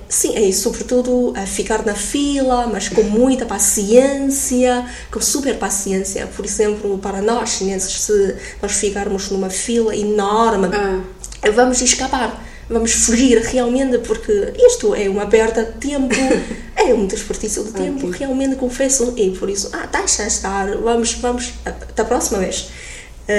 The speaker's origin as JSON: {"language": "Portuguese", "country": "China", "second_language": "Portuguese", "lives_now": "Portugal", "said": "porque eu sou chinesa"}